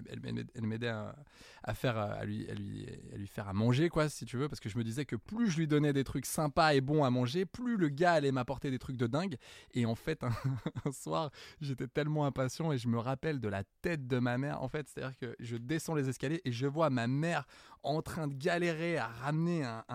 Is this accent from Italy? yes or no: yes; Italy; Maison qui parle très, très fort, parce que je viens d'Italie.